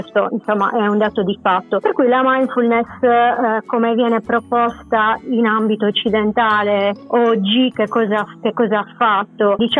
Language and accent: Italian; Cagliari, Sardinia, Italy; pur essendo nata e cresciuta a Cagliari mi sento proprio sarda. Sicuramente mi sento anche cagliaritana, però ecco, mi sento molto sarda anche relativamente a tutta la Sardegna